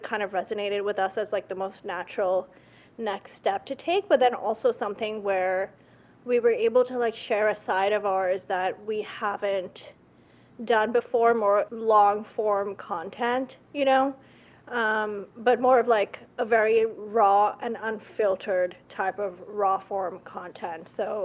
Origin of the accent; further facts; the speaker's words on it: Pakistan; moved away as an adult; now in United States; I grew up in Pakistan. I came to the U.S. as an international student. I've been in the U.S. since 2006.